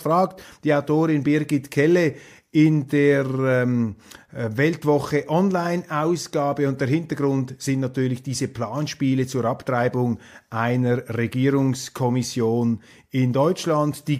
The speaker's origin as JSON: {"language": "German", "country": "Switzerland", "said": "Als Schweizer muss man sich ja immer etwas zurückhalten"}